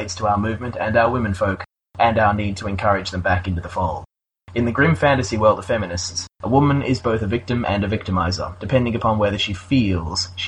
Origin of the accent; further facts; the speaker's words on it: Australia; I'm from Australia. I am white, male, and proud of it.